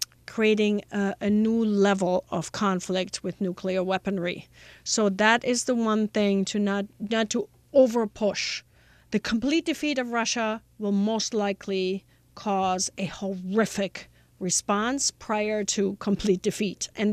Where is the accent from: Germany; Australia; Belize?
Germany; I grew up in Germany with British military bases in my area where I grew up, with Americans in the south, with French troops, right?